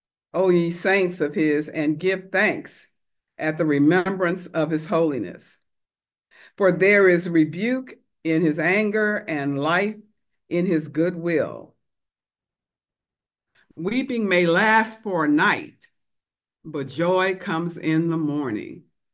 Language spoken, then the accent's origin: English; Houston, Texas, United States; I was fortunate enough to get a job out at NASA at the age of 17, growing up in Houston, Texas, where everything was still segregated.